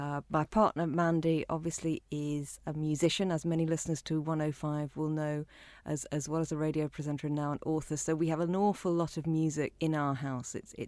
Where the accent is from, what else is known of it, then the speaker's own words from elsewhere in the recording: Bury St Edmunds, East of England, United Kingdom; born there; I was born in Bury St Edmunds, so just down the road in Suffolk, and I came to university here. I read English at Downing